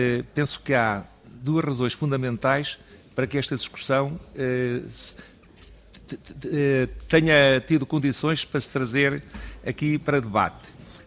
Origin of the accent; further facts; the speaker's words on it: Ribatejo, Portugal; Eu venho de uma região, que não se tem falado aqui muito nela, que venho do Ribatejo, que é o coração da agricultura portuguesa